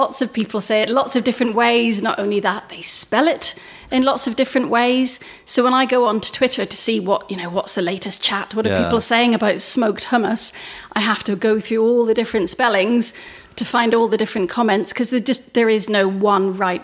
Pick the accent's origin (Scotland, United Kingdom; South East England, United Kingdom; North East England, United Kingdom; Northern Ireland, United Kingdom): Northern Ireland, United Kingdom; I come from a catering family. I grew up in Northern Ireland.